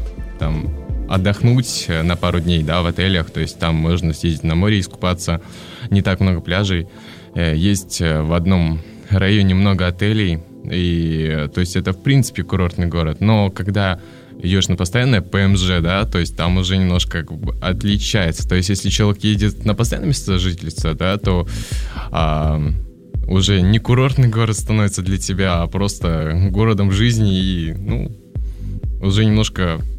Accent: Moldova; now in Turkey; Вот, я сам из Молдовы, туда попал больше 9 лет

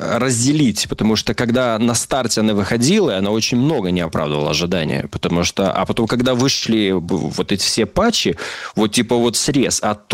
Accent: Northern Kazakhstan, Kazakhstan; Я из Северного Казахстана.

